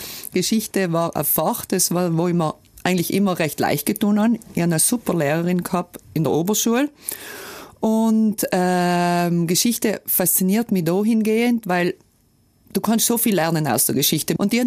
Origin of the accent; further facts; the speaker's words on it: Unterrinn, Trentino-Alto Adige, Italy; aufgewachsen bin ich ja auf dem Hof, eigentlich im Sägewerk